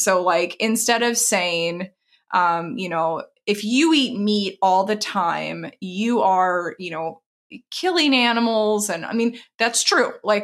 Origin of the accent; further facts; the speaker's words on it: the South, United States; I grew up in the South. I grew up in an area that is not necessarily aligned with my views today.